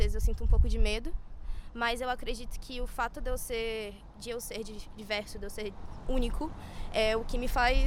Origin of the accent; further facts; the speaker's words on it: Brazil; now in Covilhã, Portugal; tenho 18 anos, sou brasileiro, moro aqui em Covilhã.